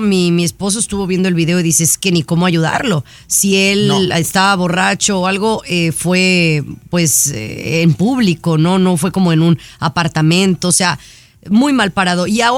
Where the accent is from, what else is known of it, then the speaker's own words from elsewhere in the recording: Mexico; los que venimos de México.